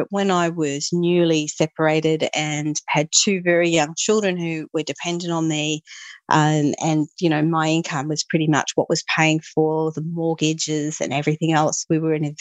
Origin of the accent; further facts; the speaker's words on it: Canberra, Australian Capital Territory, Australia; there are a number of financial planners in my hometown of Canberra, for instance